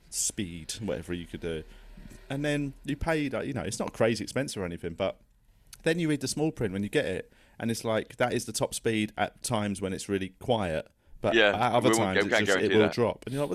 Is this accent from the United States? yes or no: no; Tooting, London, United Kingdom; I grew up in Tooting, which was a really, really, so there was a lot of Irish people in Tooting when I grew up, you know, and a lot of me and my friends are second generation.